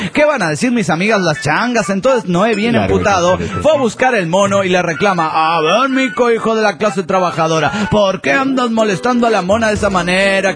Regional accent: Mexico City, Mexico

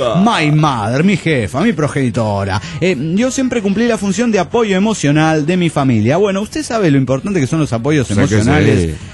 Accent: Chichinales, Río Negro, Argentina; de Chichinales, Argentina.

